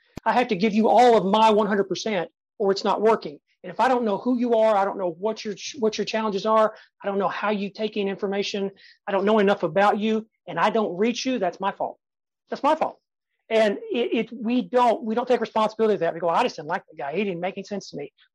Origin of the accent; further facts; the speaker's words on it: Tennessee, United States; born there; because I was born in Tennessee and I can sound like that.